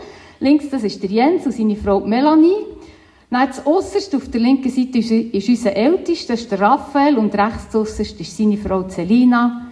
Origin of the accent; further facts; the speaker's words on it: Freimettigen, Bern, Switzerland; Ich bin in Freimettigen aufgewachsen.